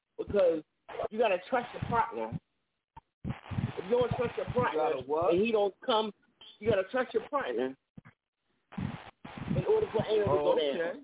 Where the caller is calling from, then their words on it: Georgia, United States; It depends on who's driving. I'm 3 hours from Atlanta.